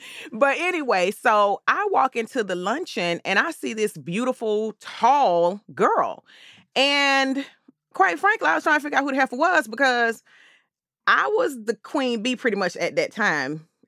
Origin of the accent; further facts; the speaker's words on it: Atlanta, Georgia, United States; so although I was born and raised in Southwest Atlanta, we took the bus to the north side of town